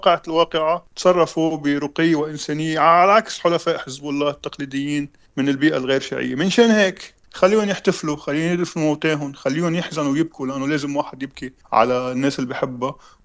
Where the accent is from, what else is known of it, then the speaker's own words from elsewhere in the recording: Lebanon; ونحن كمواطنين لبنانيين